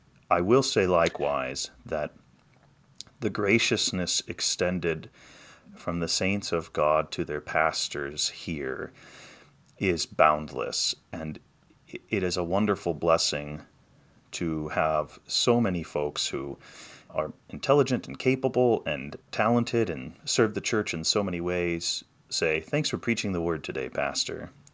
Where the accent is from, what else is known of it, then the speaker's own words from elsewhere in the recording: Indiana, United States; we're both from Indiana originally, but we've really settled here into southern Michigan